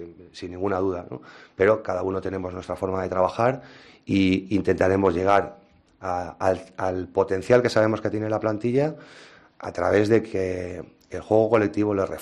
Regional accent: Tarragona, Catalonia, Spain; sabéis que soy de Tarragona, mi madre, mis hermanos, mis sobrinos viven en Tarragona y vengo habitualmente a verlos cuando puedo.

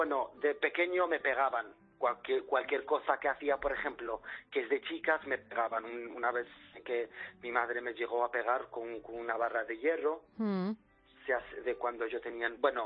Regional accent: Oriental, Morocco; Spanish is a second language; now in Spain; Yo mi pueblo pertenece a cerca de una frontera de Melilla

